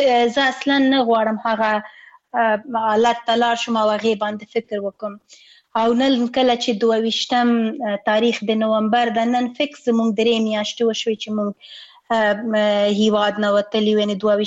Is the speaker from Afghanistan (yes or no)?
yes; Afghanistan; مونږ د افغانستان یو واقعیت یو او خپل هیواد نه اسکله تیر نه یو، او زمونږ خپل هیواد زمونږ اصلي هیواد ده